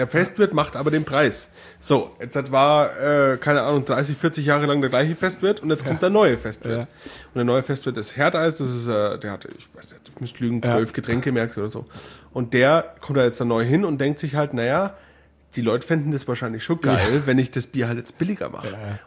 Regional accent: Neumarkt, Bavaria, Germany; Ja, aber das mit den Wirtshäusern, zum Beispiel in meiner Heimat in Neumarkt, hat das schon früher angefangen.

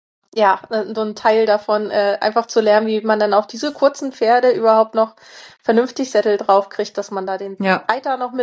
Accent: Schleswig-Holstein, Germany; Also ich komme aus der Nähe von Norderstedt und so in dem Umkreis um Norderstedt rum bewege ich mich und genau. Also ja, Hamburger Raum, Schleswig-Holstein

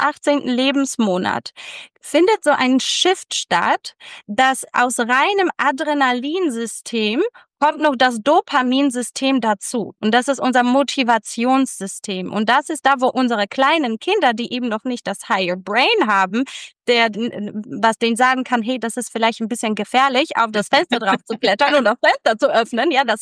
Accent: Poland; ich komme aus Polen

